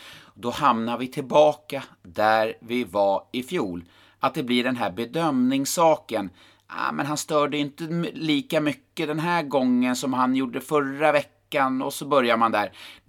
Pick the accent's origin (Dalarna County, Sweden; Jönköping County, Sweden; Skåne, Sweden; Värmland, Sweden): Värmland, Sweden; Karlstad; born or raised there